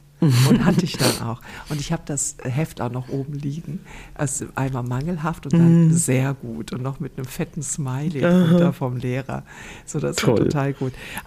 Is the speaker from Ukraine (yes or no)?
no; Croatia; now in Germany; ich bin ja Kroatin